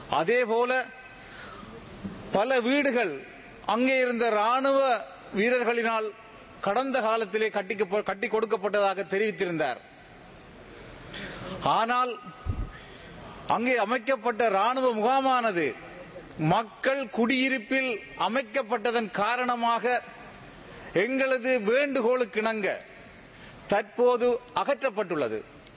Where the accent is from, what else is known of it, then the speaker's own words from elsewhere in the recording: Northern Province, Sri Lanka; உண்மையிலேயே நான் முல்லைத்தீவு மாவட்டத்தை சேர்ந்தவன்.